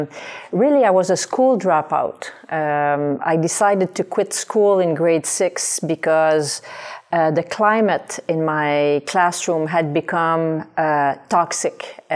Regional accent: Val-des-Sources, Quebec, Canada; I grew up in a small mining town called Val des Sources in the Eastern Township.

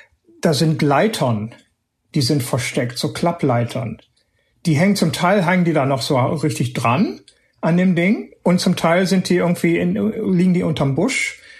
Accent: Germany; ich meine, als Deutsche über Mauern zu reden, finde ich immer ein bisschen schwierig.

